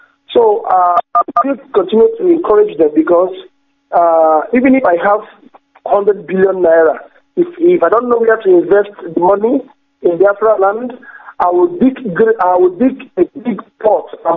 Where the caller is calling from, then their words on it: Malaysia; I'm calling from Malaysia.